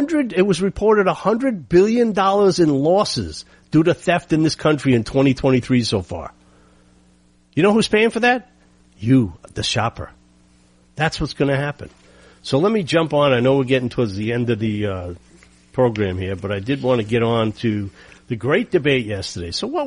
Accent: New York, United States; I came from New York in the country.

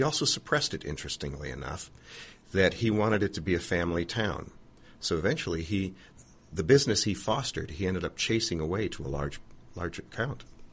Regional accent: Rochester, New York, United States; growing up in Rochester, I was near University of Rochester, Eastman School of Music, much like Juilliard.

